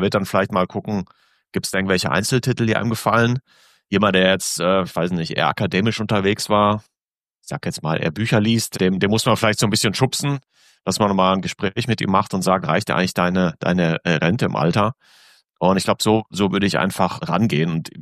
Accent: Germany; ich sage als Deutscher, als Europäer

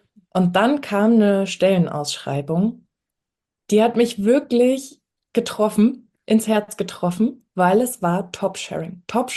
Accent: Berlin, Germany; ich komme aus Berlin

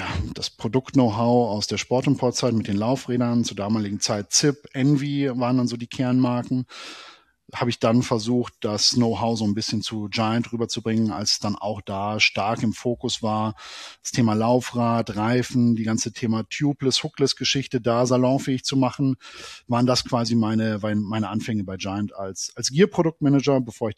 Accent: Bavaria, Germany; now in North Rhine-Westphalia, Germany; Man wird auch als Bayer wohlwollend in der Familie willkommen und herzlich

